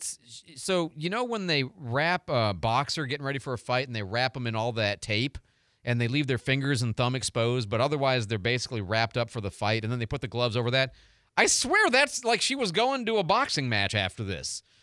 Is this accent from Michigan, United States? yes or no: yes; Detroit, Michigan, United States; So I was raised, my mom was big into Motown. I was raised on Motown. And it's just, you know, of course we're from Detroit.